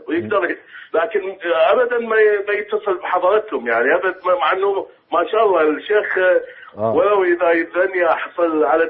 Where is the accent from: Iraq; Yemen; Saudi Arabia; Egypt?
Iraq; أنا أصلي من العراق. كنت اتصلت قبل فترة أيضا. أنا كنت شيعي قبل 12 سنة